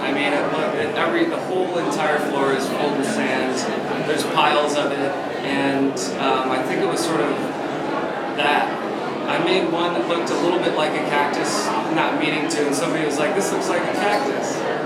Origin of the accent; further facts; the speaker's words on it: Kalamazoo, Michigan, United States; Kalamazoo, Michigan.